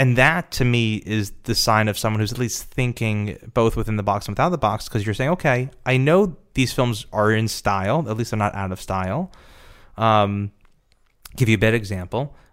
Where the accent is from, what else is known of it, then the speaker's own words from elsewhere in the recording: Nebraska, United States; I'm from Nebraska.